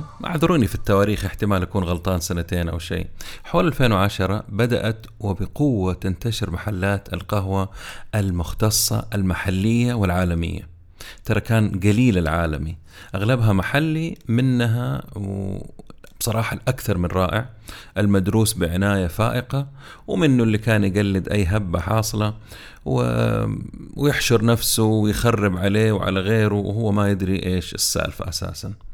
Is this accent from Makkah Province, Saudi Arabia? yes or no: yes; Jeddah, Makkah Province, Saudi Arabia; يعني كان عندنا في جدة محمصتين مشهورة حقت قهوة